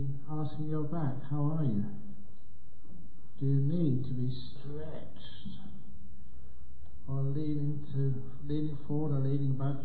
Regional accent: Acton, London, United Kingdom; When I was growing up in West London, in Acton

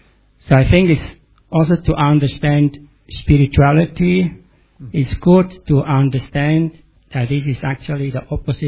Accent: Switzerland; I'm from Switzerland.

